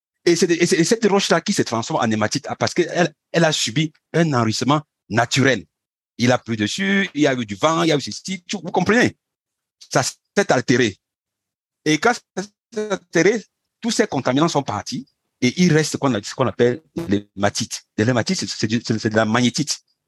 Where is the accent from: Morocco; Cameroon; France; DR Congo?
Cameroon; le fer que j'ai chez moi au Cameroun n'est pas différent du fer qu'il y a au Gabon